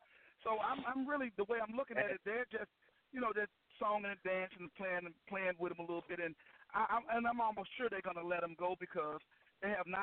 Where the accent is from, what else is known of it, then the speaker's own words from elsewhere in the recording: Arkansas, United States; when you got a little one-horse town, like I'm from Arkansas, you know, sometimes you got to break these people in.